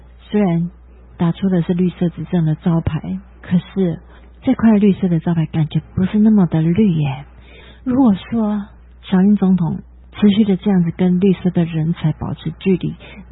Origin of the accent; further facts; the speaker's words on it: Taiwan; 我们台湾